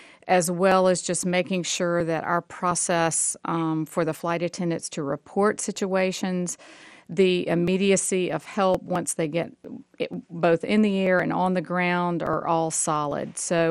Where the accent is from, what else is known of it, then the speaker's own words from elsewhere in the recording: McDonough, Georgia, United States; growing up in McDonough, Georgia, he worked in Atlanta for Southern Railway at the time